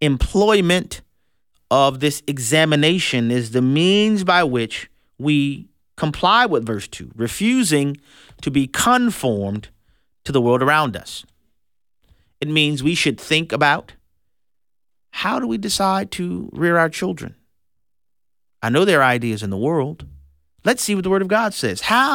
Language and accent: English; New Orleans, Louisiana, United States; though I may have been born and raised in La Nouvelle Orléans, you ever like that phrase? La Nouvelle Orléans.